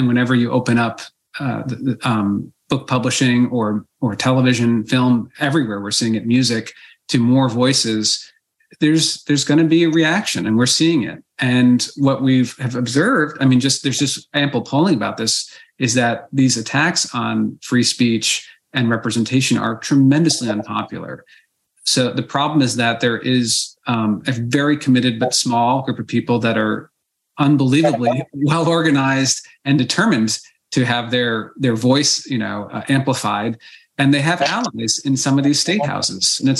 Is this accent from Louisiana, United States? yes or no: no; Basking Ridge, New Jersey, United States; My hometown, growing up at Basking Ridge, New Jersey, recently made the Washington Post, and it was somewhat embarrassing to see that.